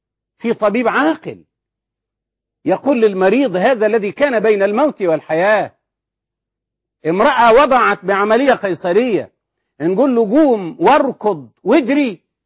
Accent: Egypt; واحنا كمصريين بل كمسلمين

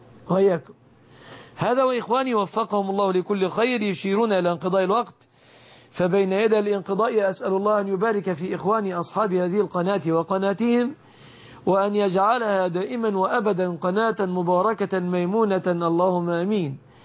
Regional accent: Egypt; وأسأل الله أن يسلم بلادنا مصر

